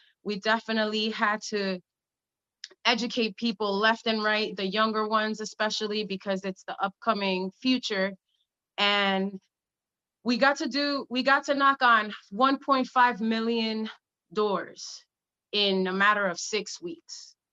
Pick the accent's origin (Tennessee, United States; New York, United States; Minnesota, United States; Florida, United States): New York, United States; because I'm from New York, and I'm straight Democrat